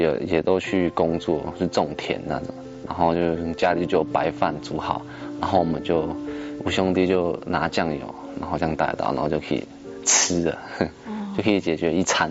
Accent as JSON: {"language": "Chinese", "region": "Taitung County", "country": "Taiwan", "tie": "born or raised there", "said": "在台东。"}